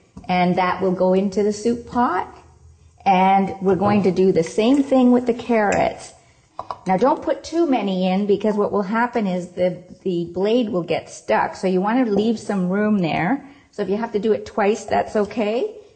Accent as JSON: {"language": "English", "town": "Toronto", "region": "Ontario", "country": "Canada", "said": "from Toronto, Canada, and today we're making a Cuban black bean soup."}